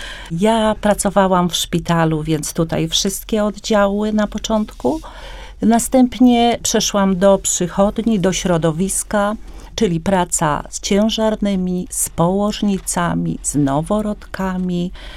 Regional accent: Kłomnice, Silesian Voivodeship, Poland; ja jestem z Kłomnic, jestem położną, pracuję w zawodzie 38 lat.

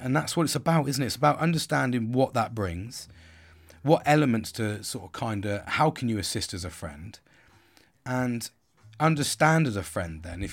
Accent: England, United Kingdom; I don't even know that, and I'm fucking English.

